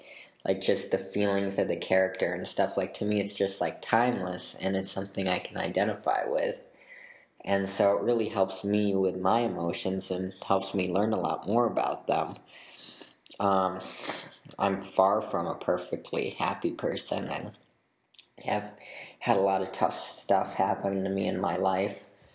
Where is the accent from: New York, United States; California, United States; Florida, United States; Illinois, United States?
New York, United States; Rochester; now in Utah, United States; I'm 16 and I'm from Rochester, New York. Currently I'm living in Utah 'cause I'm going to school here. But yeah, Rochester's where my home is.